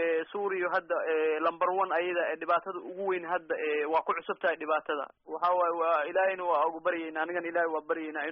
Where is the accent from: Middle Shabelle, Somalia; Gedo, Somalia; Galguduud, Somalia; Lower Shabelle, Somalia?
Lower Shabelle, Somalia; Kunturwaarey; now in Austria